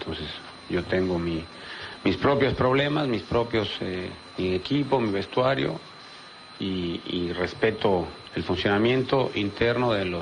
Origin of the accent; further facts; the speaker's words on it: Mexico; hoy es el Día de la Madre en mi país, 10 de mayo, saludos a las madres mexicanas